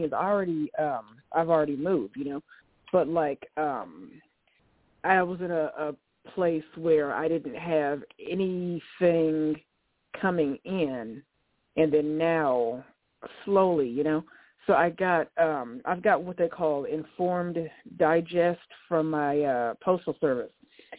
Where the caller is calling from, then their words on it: Lincoln City, Oregon, United States; I am calling from Lincoln City, Oregon.